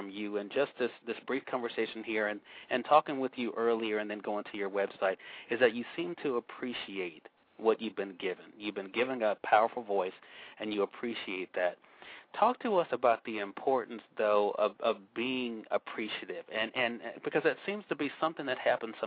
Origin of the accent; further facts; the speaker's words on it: Mississippi, United States; I'm actually from Mississippi, and we actually used to get the station also.